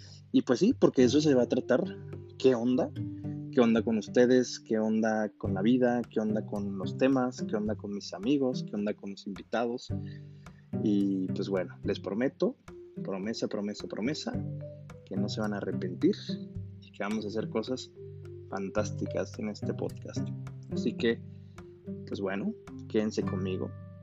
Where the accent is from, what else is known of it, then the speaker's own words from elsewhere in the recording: Mexico City, Mexico; born there; now in Guadalajara, Mexico; mis papás son de Chiapas, ¿no? Yo nací en Ciudad de México y, pues bueno, todas las vacaciones que puedo, siempre que puedo, voy a Chiapas porque ahí viven mis abuelos, mis papás viven conmigo en Ciudad de México. Paréntesis, hoy en día ya vivo en Guadalajara